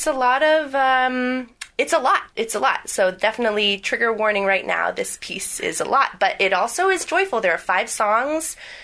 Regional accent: California, United States; now in Brooklyn, United States; I'm based out of Brooklyn in New York. I'm from California

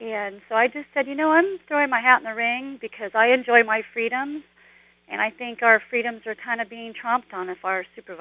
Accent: California, United States; Well, I came from Southern California in 79 to go to HSU and put myself through school on my own dime.

